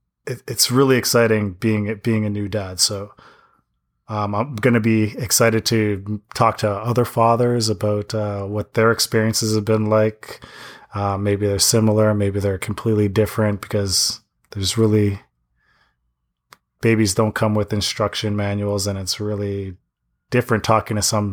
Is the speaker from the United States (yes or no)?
no; Toronto, Ontario, Canada; And I'm from Toronto, Canada.